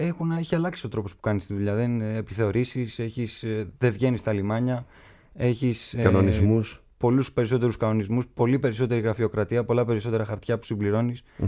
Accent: Kasos, South Aegean, Greece; Αλλά έχει να κάνει και με την καταγωγή. Έχει να κάνει δηλαδή με το νησί. Γιατί εγώ και εσύ είμαστε από την Κάσο.

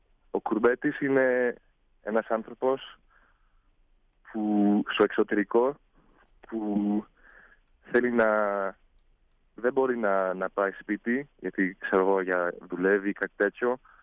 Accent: Switzerland; also born or lived in Turkey; Ναι, εκεί μεγάλωσα στην Ελβετία και στην Τουρκία λίγο, ήταν 4 χρόνια, αλλά ήμουνα ακόμα νέος, ήμουνα 8 με 12 ετών.

